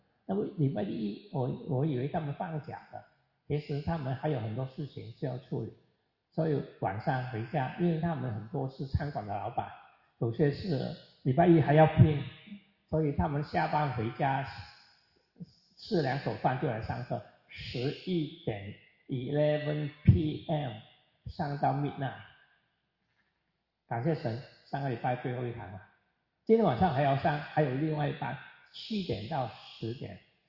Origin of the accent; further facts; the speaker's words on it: China; 不是我们中国人吃的芥菜啊